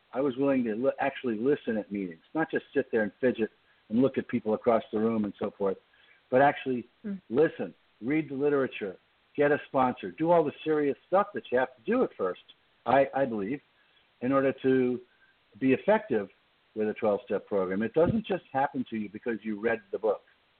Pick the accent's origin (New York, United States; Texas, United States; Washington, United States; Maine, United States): New York, United States; I grew up in New York, so I also know the cultural traditions of Judaism